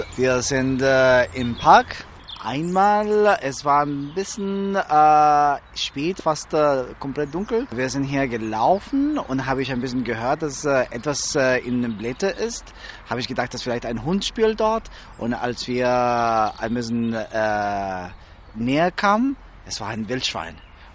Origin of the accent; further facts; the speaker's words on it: Costa Rica; German is a second language; in Costa Rica, ich komme aus Costa Rica